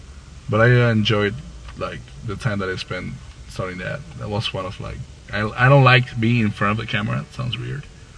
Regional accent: Panama; moved away as an adult; also born or lived in Colombia; now in Los Angeles, United States; spent there the next 18 years of my life, grew there, study there, everything. Then when I was 19, I moved from Panama to Colombia, lived there for a year, and came back here to LA.

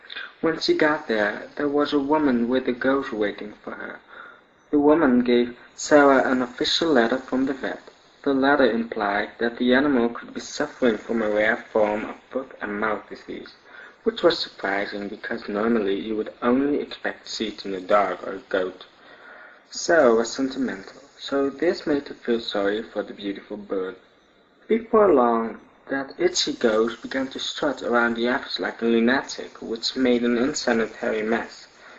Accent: North Brabant, Netherlands; English is a second language; also born or lived in São Paulo, Brazil; Ever since I have lived in Brabant, as one of the southern provinces of the Netherlands.

